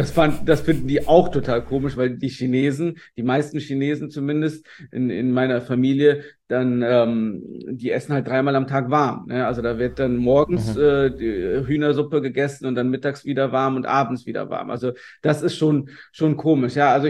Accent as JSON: {"language": "German", "region": "North Rhine-Westphalia", "country": "Germany", "said": "ich komme ja aus dem Rheinland"}